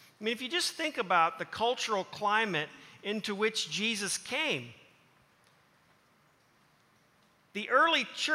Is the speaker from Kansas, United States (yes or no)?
yes; Leawood, Kansas, United States; But I grew up in Leawood South at 128th and State Line, went to Blue Valley High School.